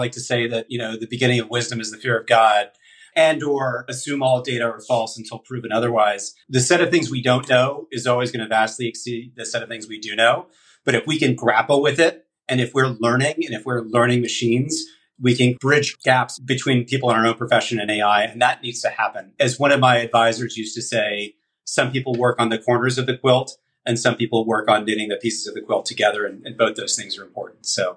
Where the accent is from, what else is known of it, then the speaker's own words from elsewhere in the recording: Texas, United States; now in San Francisco, United States; I grew up in Texas. I love Texas. I may be Texana non grata after this comment.